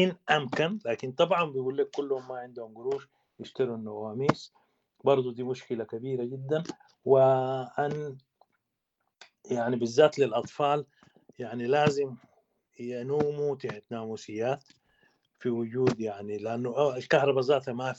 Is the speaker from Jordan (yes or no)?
no; Sudan; فنحن ما عندنا حل إلا نقعد كسودانيين ونوعى بالأثر السلبي للحرب